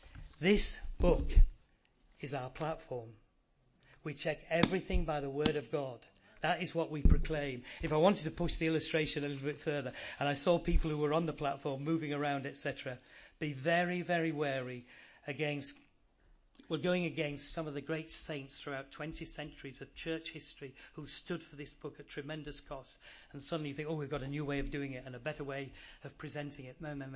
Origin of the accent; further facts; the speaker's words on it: Yorkshire and the Humber, United Kingdom; Well, of course, being a Yorkshireman, very, very bright, I was able to turn very quickly to the platform.